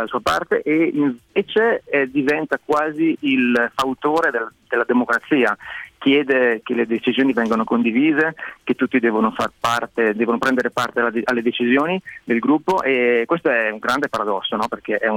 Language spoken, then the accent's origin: Italian; northern Italy, Italy; accent: northern Italian; il mio accento del nord forse è meno utilizzabile, diciamo, in Italia